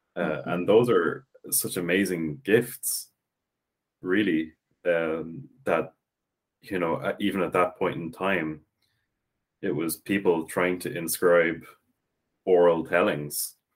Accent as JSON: {"language": "English", "country": "Ireland", "said": "this was an assumption that I had growing up. And it's in part because we're taught Irish through the national school system"}